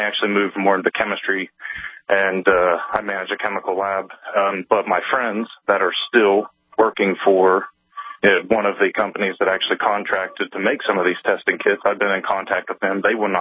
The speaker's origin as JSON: {"language": "English", "region": "Appalachia", "country": "United States", "said": "I'm from Appalachia. I feel that most of my area was pro-Trump."}